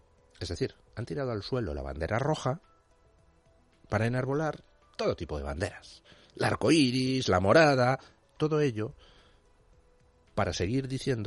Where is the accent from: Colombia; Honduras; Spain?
Spain; Madrid, Community of Madrid; yo como madrileño soy el culpable de todo